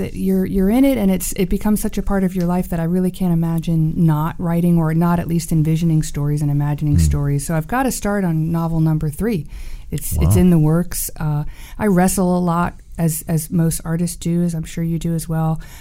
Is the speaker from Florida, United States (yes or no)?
yes; St. Augustine, Florida, United States; I've had a renewed love affair with my hometown of St. Augustine, Florida.